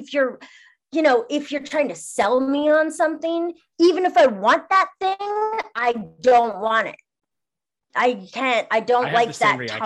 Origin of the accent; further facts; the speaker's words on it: Montreal, Quebec, Canada; also born or lived in Toronto; now in Los Angeles, United States; I'm from Montreal originally, and I lived in Toronto, and I do love Toronto, but being a Montrealer, I'm supposed to hate it.